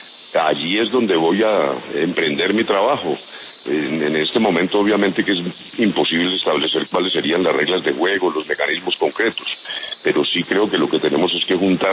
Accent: Colombia; No, pero no desistamos como colombianos de democratizar los partidos.

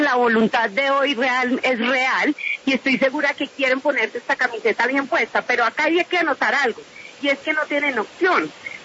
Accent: Colombia; quienes lo queremos somos todos los colombianos.

